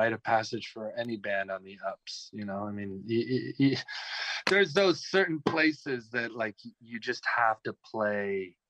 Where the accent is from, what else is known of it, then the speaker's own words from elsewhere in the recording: Los Angeles, California, United States; I grew up in Los Angeles.